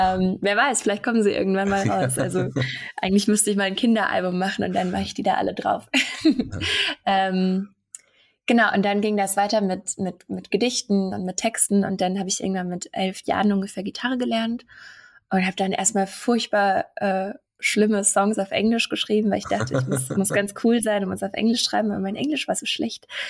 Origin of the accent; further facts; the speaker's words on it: Bad Aibling, Bavaria, Germany; born there; mittlerweile gehe ich schon durch als Hochdeutsche. Ich komme ursprünglich aus Bayern, so zwischen München und Salzburg. Bad Aibling heißt meine Heimatstadt und wohne jetzt aber seit ein paar Jahren schon in Marburg. Bin hier fürs Studium hergezogen